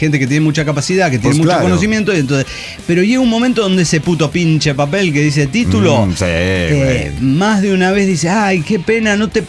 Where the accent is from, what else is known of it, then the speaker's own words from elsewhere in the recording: El Alto, La Paz, Bolivia; moved away as an adult; now in Mexico City, Mexico; Nací y crecí en el Alto, Bolivia. Sí, y me mudé a la Ciudad de México en noviembre del año pasado.